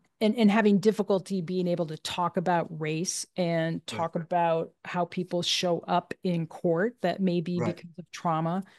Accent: Minnesota, United States; I think about growing up in Minnesota, which I did, and I have interesting ancestry. Some of my people are from Norway, so I've got kind of the Scandinavian thing. Others from Ireland, but certainly in Minnesota, we have the Minnesota nice

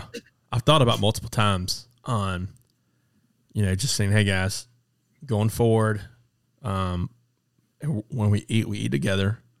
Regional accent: the South, United States; For those of you who don't know what supper is, real quick, I'm from the South, guys.

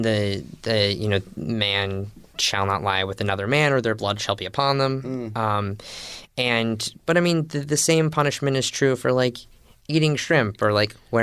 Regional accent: Bible Belt, United States; I came from the Bible Belt. I came from all of these massive mega churches

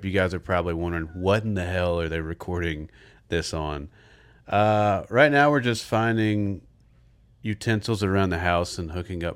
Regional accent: Murfreesboro, Tennessee, United States; Murfreesboro, shout out Murfreesboro, Tennessee, greatest place on earth.

